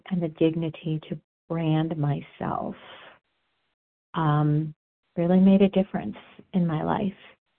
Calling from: Denver, Colorado, United States; I'm calling from Denver, Colorado.

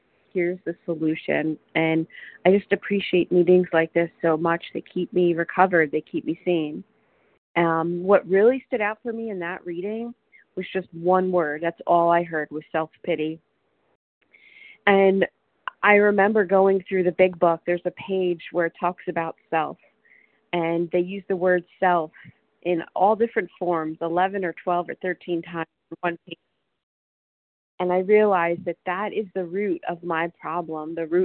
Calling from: Washington, United States; I'm calling from Washington State.

